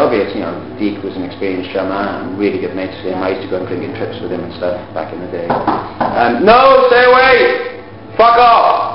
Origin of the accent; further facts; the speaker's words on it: Cardiff, Wales, United Kingdom; I'm from Cardiff.